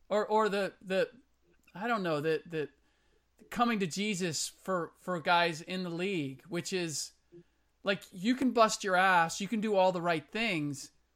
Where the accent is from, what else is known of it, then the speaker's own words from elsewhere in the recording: United States; first language German; English is a second language; so I'm first generation American. My first language was German. My parents took me overseas a lot when I was really young.